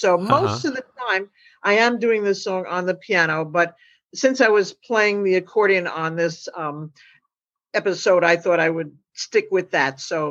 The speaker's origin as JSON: {"language": "English", "region": "New York", "country": "United States", "said": "I'm from New York."}